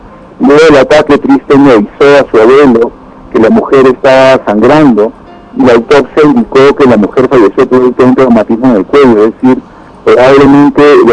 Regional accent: Peru; eso es algo que debemos tratar de tener en cuenta como peruanos

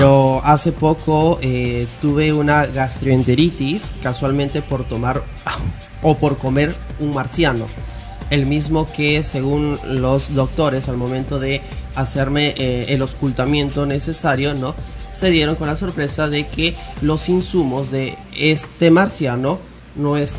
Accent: Trujillo, La Libertad, Peru; now in Lima, Peru; soy trujillano y tengo 13 años viviendo acá en Lima.

